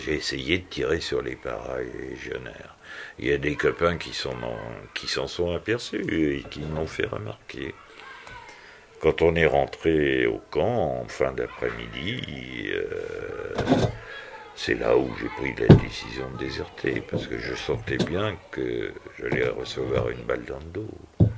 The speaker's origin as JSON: {"language": "French", "region": "Nouvelle-Aquitaine", "country": "France", "tie": "born or raised there", "said": "je suis originaire de la région d'Oradour"}